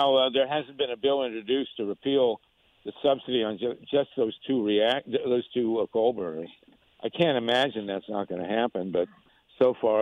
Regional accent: Columbus, Ohio, United States; I grew up in Columbus. I never heard the word earthquake relevant to Ohio until 1986

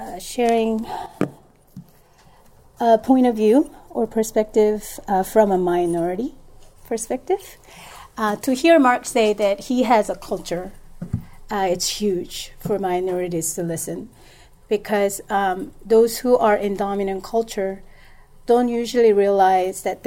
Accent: South Korea; moved away; I basically was born and raised in Korean church in Korea. And then, but my dad, my mom had a really heart for missions. So basically God moved us out of Korea in different places.

